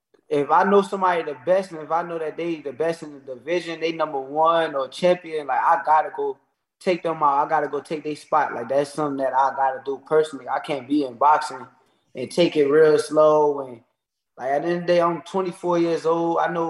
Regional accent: New Jersey, United States; I'm from Jersey, but I'm an Eagles fan.

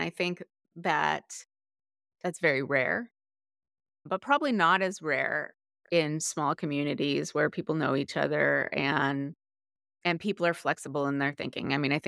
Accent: Lexington, Massachusetts, United States; I'm from Lexington, Massachusetts, that part of Indiana. I'm actually not in Indiana at all.

